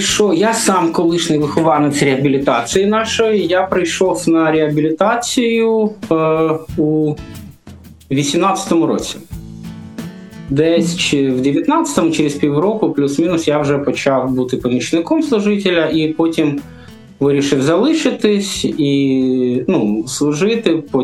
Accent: Donetsk, Donetsk Oblast, Ukraine; now in Kyiv, Ukraine; Це було в листопаді 18-го року. Тобто я сам з Донецька переїхав в Київ

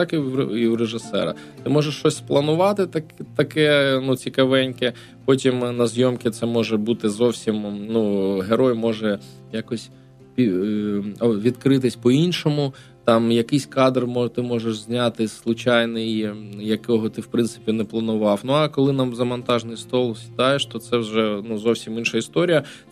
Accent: Enerhodar, Zaporizhzhia Oblast, Ukraine; В Енергодарі. Бачите, ми земляки стали з вами.

